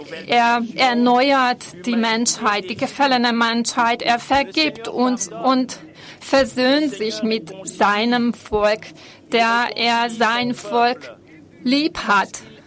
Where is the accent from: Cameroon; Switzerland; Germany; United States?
Cameroon; ich komme aus Kamerun.